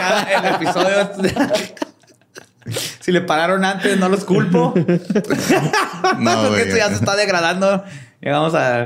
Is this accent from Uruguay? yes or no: no; Mexico; Y somos mexicanos.